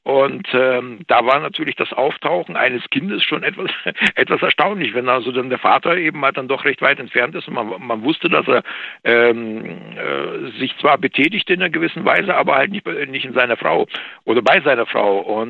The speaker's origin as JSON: {"language": "German", "country": "Russia", "said": "Ich hatte es ja auch mal erwähnt, also bei uns in Russland ist es ja noch ganz ähnlich."}